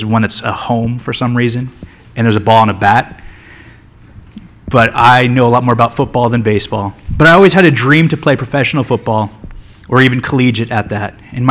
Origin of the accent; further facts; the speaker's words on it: Anaheim, California, United States; now in Wichita, United States; I'm the junior high overseer here at Calvary Chapel, Wichita. I'm originally from California, Anaheim, California, to be exact. And the Lord brought me here to Wichita, Kansas